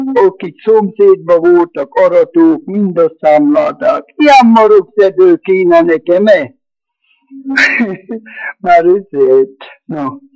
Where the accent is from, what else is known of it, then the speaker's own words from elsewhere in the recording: Kará puszta, Trnava Region, Slovakia; születtem 1911. június 21-én. 24-25-26 között történt, ami történetet mondok. Mink laktunk Kará pusztán, egy gazdánál, egy uraságnál, úgy hívták, hogy uraság.